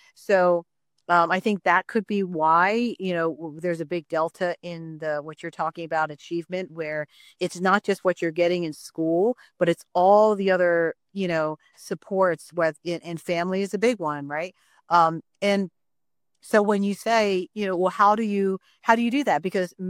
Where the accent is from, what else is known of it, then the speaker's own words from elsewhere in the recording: Taiwan; I'm actually from Taiwan, but like certainly Chinese background